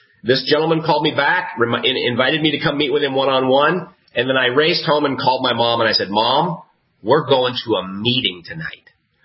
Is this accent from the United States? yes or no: yes; Seattle, Washington, United States; being a young man growing up in Seattle, Washington, you know, making $5 an hour, building tennis courts, off to Washington State University to play on the tennis team.